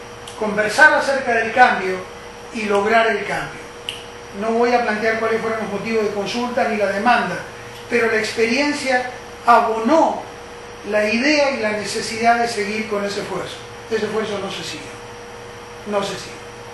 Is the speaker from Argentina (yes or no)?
yes; Argentina; de lo que era esta sociedad capitalista dependiente de Argentina. Y yo trabajé mucho con adolescentes en mi país